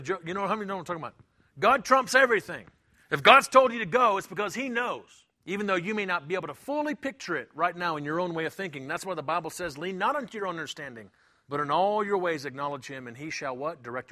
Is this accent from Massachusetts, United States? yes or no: no; Louisiana, United States; So I come from South Louisiana, and man, we have a flashlight.